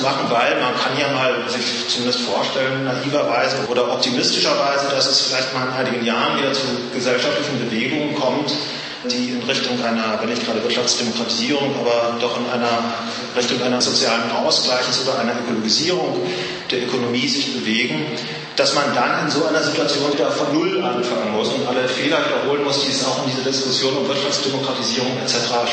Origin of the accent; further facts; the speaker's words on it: Hamburg, Germany; ich komme aus Hamburg.